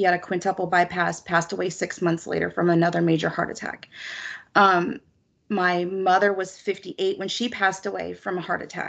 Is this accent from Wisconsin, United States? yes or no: no; California, United States; also born or lived in Australia; So I was born in Australia. We came here when I was almost 4 years old, and I've been here ever since. I love California, so.